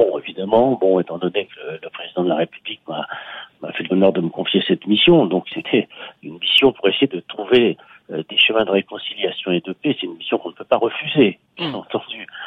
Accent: Constantine, Constantine Province, Algeria; born there; puisque je suis né à Constantine en 1950

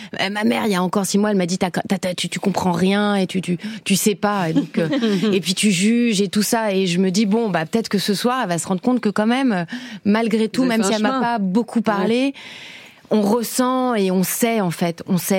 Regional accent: Argentina; French is a second language; je suis quand même argentine, je sais ce que c'est qu'une dictature, je viens de l'Amérique latine.

